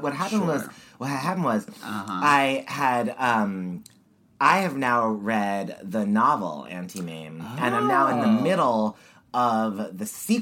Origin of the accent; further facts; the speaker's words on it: Liverpool, North West England, United Kingdom; born there; I was born in Liverpool.